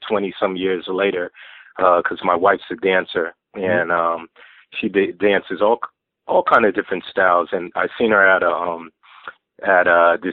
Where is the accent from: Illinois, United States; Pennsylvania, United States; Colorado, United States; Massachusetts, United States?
Massachusetts, United States; Boston; Okay, well, I'm from the Boston area. You know, I grew up in Roxbury, which is a inner city in Boston